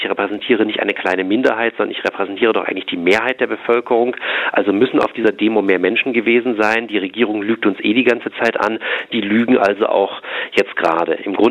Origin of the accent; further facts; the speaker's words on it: Tübingen, Baden-Württemberg, Germany; das man aber zum Beispiel auch in meiner Heimatstadt in Tübingen hat.